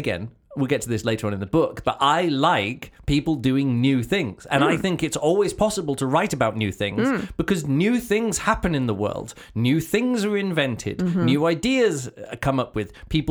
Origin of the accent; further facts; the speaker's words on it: North East England, United Kingdom; I grew up in County Durham.